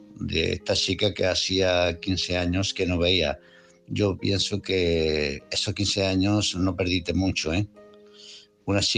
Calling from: Málaga, Andalusia, Spain; de Málaga.

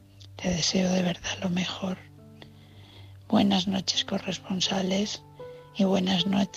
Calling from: Valencia, Valencian Community, Spain; de Valencia.

